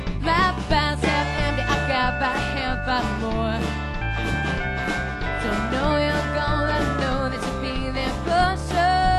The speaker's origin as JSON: {"language": "English", "town": "Taunton", "region": "Massachusetts", "country": "United States", "said": "I'm from right up the road in Taunton, Massachusetts, and Silver City was named after my hometown of Taunton, Mass."}